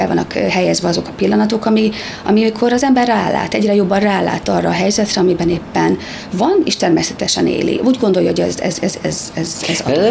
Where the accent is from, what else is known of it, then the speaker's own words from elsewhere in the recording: Hajdúböszörmény, Hajdú-Bihar, Hungary; Addig egy teljesen átlagos hajdúböszörményi családtagja voltam, Bud Spencer filmeken nőttem föl